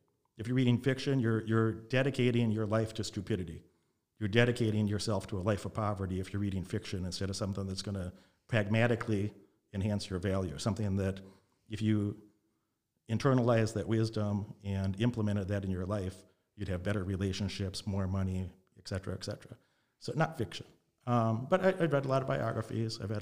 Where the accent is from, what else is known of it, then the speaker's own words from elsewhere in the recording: Illinois, United States; also born or lived in Las Vegas, Nevada; I was raised in Illinois, in Nevada, back and forth in Las Vegas and Illinois a lot of my childhood.